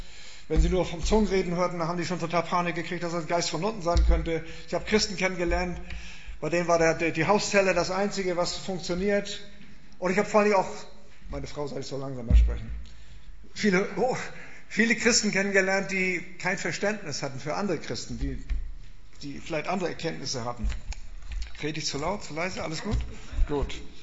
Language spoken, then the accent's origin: German; Kiel, Schleswig-Holstein, Germany; Ich komme aus Kiel, da haben wir auch Antworten